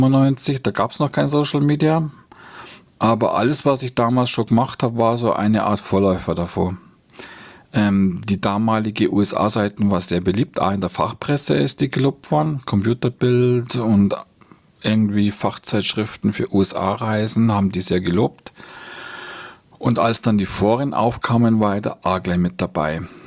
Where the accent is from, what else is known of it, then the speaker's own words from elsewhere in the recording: Bayrischzell, Bavaria, Germany; Also ich bin in Bayerischzell zur Schule gegangen. Das ist also schon meine Heimat, auch wenn ich mich manchmal mehr so als Beobachter fühle.